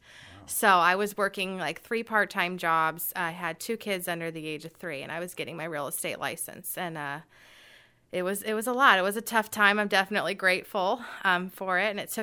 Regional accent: Carmel, Indiana, United States; But yeah, I grew up here in Carmel and graduated from Carmel High School. And then I went to IU down at Indiana University and graduated there.

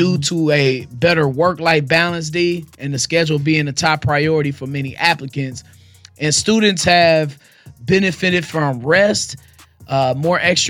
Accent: Ghana; I'm from Ghana.

